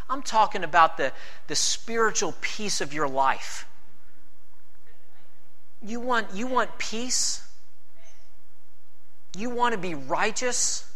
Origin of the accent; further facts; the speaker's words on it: Georgia, United States; now in Fort Wayne, United States; Growing up in Georgia, especially more in the city parts as a kid, you don't see harvest fields. I went to school in downtown Atlanta and college